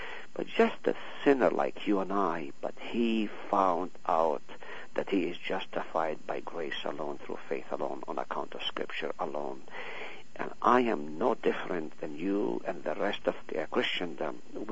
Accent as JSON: {"language": "English", "town": "Nazareth", "region": "Northern District", "country": "Israel", "tie": "born or raised there", "said": "I grew up in Nazareth, the home of the Savior. I spent almost every weekend swimming in the Sea of Galilee."}